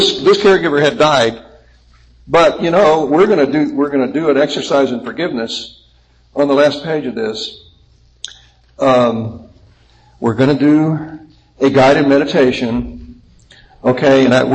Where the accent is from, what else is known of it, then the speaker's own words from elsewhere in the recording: Pueblo, Colorado, United States; I'm from Pueblo, Colorado.